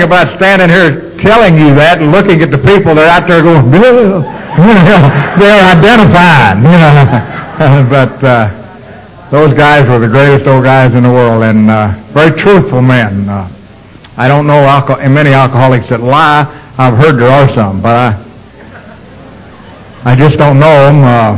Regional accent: Louisville, Kentucky, United States; But I come from Louisville, Kentucky. I was born and raised there, and I tell you that because for me that's proper English.

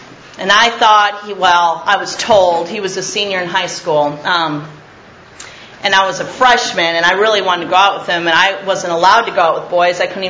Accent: Minnesota, United States; born there; I was born in Minnesota in a little suburb of Minneapolis in 1972 to a Catholic family.

